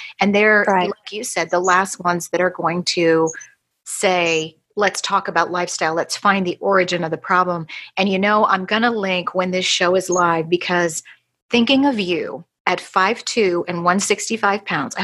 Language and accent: English; Pensacola, Florida, United States; accent: Pensacola; The other thing, Rachel, is by the end of this conversation, I will have my Pensacola accent back.